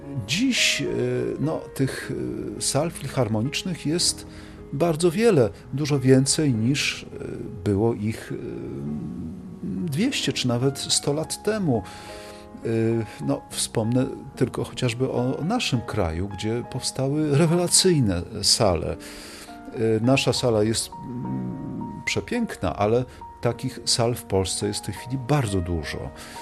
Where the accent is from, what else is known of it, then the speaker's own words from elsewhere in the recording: Katowice, Silesian Voivodeship, Poland; moved away; ponieważ ja pochodzę z Katowic, no przyznam się, że nie pamiętam, żeby w czasach, gdy jeszcze mieszkałem w tym mieście